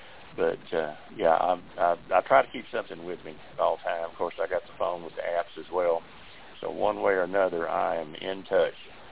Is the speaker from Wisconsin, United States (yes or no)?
no; Texas, United States; I'm from Texas, not terribly far from Dallas.